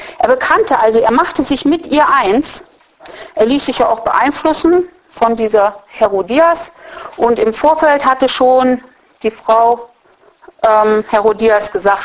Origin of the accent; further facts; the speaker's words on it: Osnabrück, Lower Saxony, Germany; now in Eastern Saxony, Germany; Ich komme nun ursprünglich aus Osnabrück, in Sachsen habe ich auch nicht, in Ostsachsen, da wo ich jetzt wohne